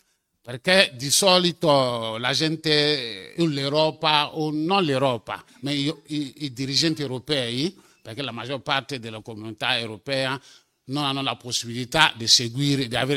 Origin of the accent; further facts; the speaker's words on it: Côte d’Ivoire; Io sono originario della Costa d'Avorio.